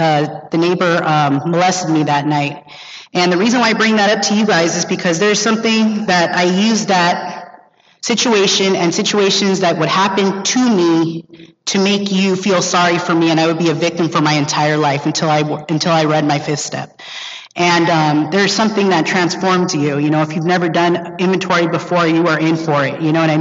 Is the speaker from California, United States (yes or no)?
yes; Los Angeles, California, United States; I was raised up in West Hollywood. I'm an LA girl, born and raised, and I know that's like rare.